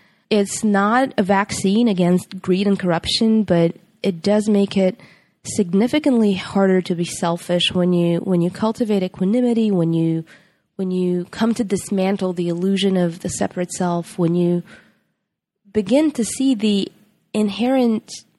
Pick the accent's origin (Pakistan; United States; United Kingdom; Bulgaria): Bulgaria; Sofia, Sofia City; which is very near my hometown of Sofia, Bulgaria.